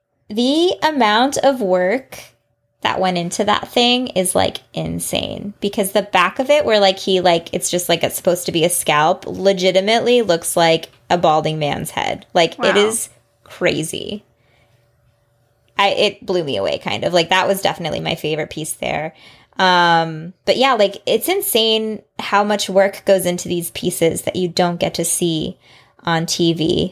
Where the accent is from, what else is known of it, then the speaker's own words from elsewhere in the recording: Chicago, Illinois, United States; I actually, I grew up in Chicago